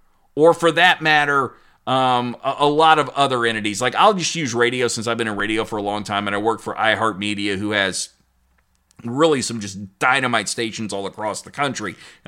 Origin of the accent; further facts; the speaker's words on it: United States; And no, I am an American, and I don't want to see that change here in America anytime soon